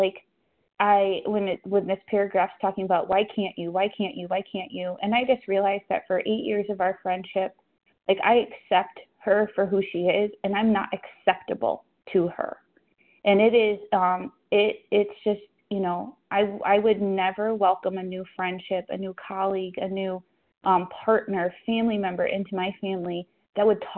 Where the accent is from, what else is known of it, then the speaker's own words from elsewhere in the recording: Connecticut, United States; Thank you so much for leading today. I'm from Connecticut.